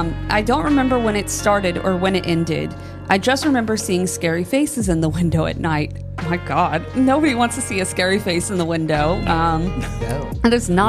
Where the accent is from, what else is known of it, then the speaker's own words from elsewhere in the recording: South Carolina, United States; also born or lived in Cullowhee, North Carolina; I was born and raised across the river in Jasper County, South Carolina.